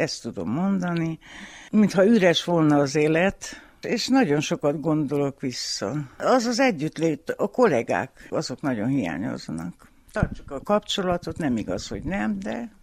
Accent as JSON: {"language": "Hungarian", "town": "Bogata", "region": "Mureș County", "country": "Romania", "said": "Szabóiból, Marosbogátról jöttem ide 1968-ban, és azóta itt élek."}